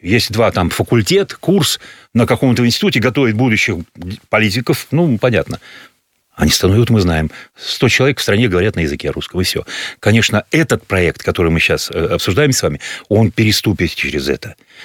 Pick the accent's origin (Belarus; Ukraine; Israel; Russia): Russia; я сам россиянин, поэтому говорю ваши.